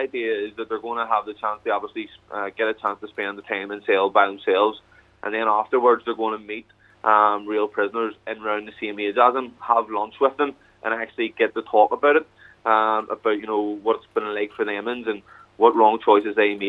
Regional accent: Belfast, Northern Ireland, United Kingdom; As a youth worker growing up in the Shankill in North Belfast

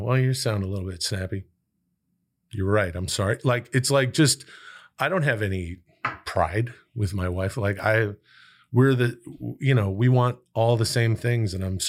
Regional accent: British Columbia, Canada; I'm from British Columbia

